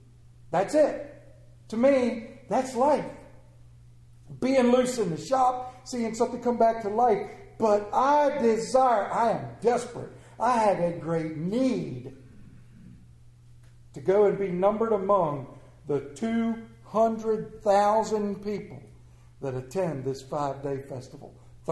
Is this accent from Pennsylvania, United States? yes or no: no; Myersville, Maryland, United States; I'm from Myersville, Maryland. I got a steam engine too.